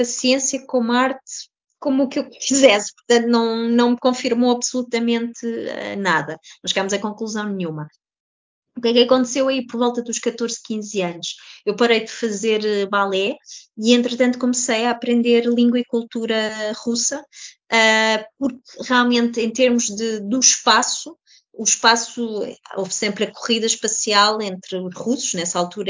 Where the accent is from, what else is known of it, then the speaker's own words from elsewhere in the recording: Portugal; moved away as an adult; also born or lived in Netherlands; eu saí porque eu saí de Portugal, porque queria fazer astrobiologia para fora de Portugal.